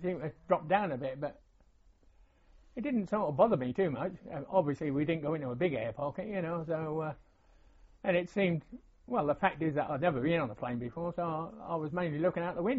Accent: Ireland; And he said, he said, oh, you're Irish, are you? Oh, yeah, we're all Irish.

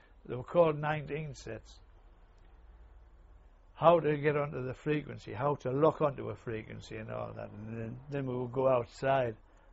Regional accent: North East England, United Kingdom; accent: Geordie; Similar, yeah, but I think that'd be difficult through me being a Geordie and my I've got like a high pitched voice.

